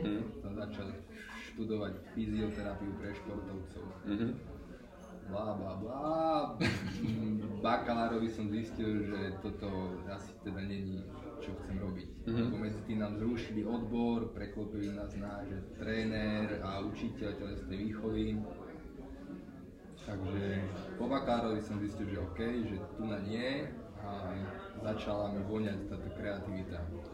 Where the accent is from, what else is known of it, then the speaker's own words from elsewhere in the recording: Martin, Žilina Region, Slovakia; som z Martina.